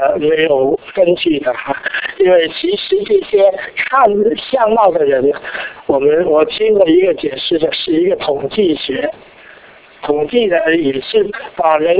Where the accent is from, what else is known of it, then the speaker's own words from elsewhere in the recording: Guangzhou, Guangdong, China; first language Cantonese; Chinese is a second language; also born or lived in Beijing; 因为我们从广州，我父亲做海关的，所以他就生我的时候是在北京。所以呢，你说一路的带领，如果我不在北京出生的话呢，我今天不敢再站在这里讲那个一半半的国语